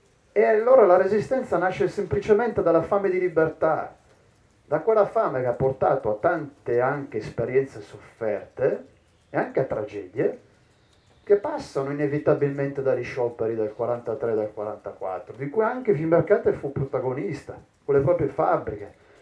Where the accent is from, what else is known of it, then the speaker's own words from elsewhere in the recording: Arcore, Lombardy, Italy; io sono nato e cresciuto ad Arcore